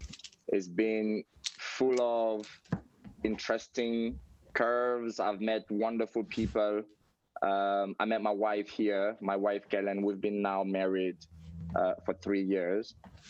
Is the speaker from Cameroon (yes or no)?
yes; Cameroon; moved away as an adult; now in United States; I'm originally from Cameroon, in Africa, and I've lived in the US now for 15 years.